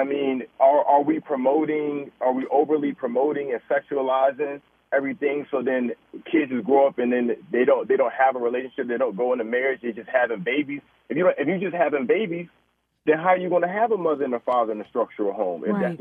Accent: Hampton, Virginia, United States; now in Baltimore, United States; I'm from Hampton, Virginia, so I have just a different perspective. I'm not from Baltimore, but I've lived here since 2011.

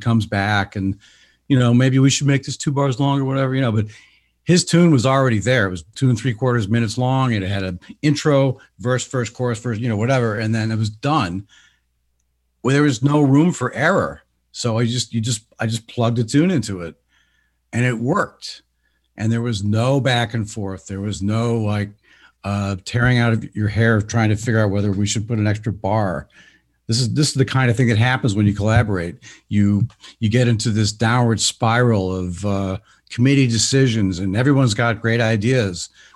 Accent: Ohio, United States; I growing up in Ohio, especially Northern Ohio, I guess we considered ourselves East Coast, but we're solidly Midwest.

